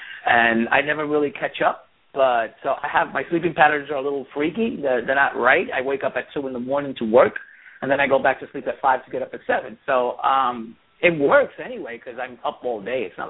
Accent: New York, United States; stuff that I've experienced as a kid growing up in New York

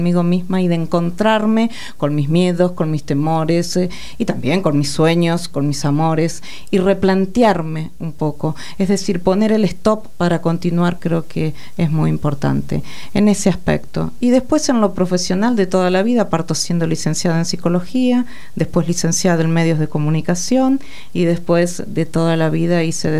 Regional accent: Carlos Casares, Buenos Aires Province, Argentina; born there; yo también nací en Carlos Casares, provincia de Buenos Aires. No deja de ser la provincia de Buenos Aires, a 313 kilómetros. Así que como casarense nos conocemos.

